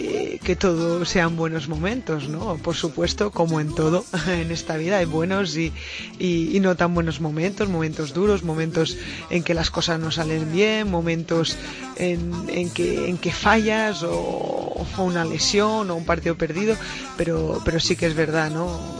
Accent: Binissalem, Balearic Islands, Spain; y cuando tenía 7 años sí que empecé en el club de fútbol en Binissalem, en mi pueblo

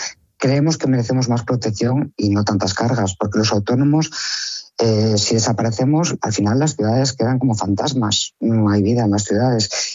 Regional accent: León, Castile and León, Spain; Yo soy de León y os puedo decir que tengo un centro de belleza, lo tengo en el centro de León

